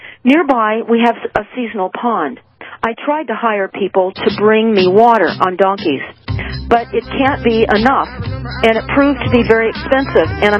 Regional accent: Kenya; also born or lived in Tanzania; I am from Kenya.

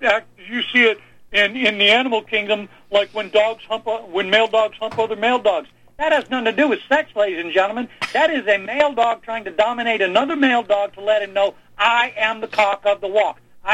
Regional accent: Chepachet, Rhode Island, United States; In 1969, I was 9 years old living and growing up in Springfield, Massachusetts. Or, I'm sorry, in Chepachet, Rhode Island.

